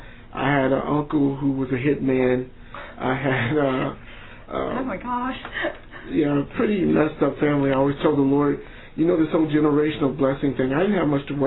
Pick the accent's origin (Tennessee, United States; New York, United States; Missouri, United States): Missouri, United States; Kansas City; I'm from Missouri. Kansas City, Missouri is a big city.